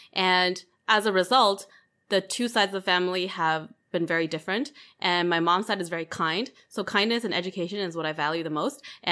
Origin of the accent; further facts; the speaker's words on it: Vancouver, British Columbia, Canada; also born or lived in China; Okay, I was born in China. And I spent 9 years there, and then I spent the rest of my childhood in Vancouver.